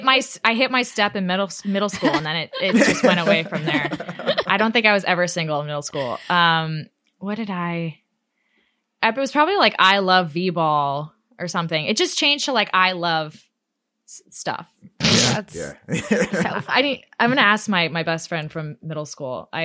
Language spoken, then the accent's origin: English; Austin, Texas, United States; also born or lived in Manhattan; I was born in Manhattan. So I grew up in Austin, Texas.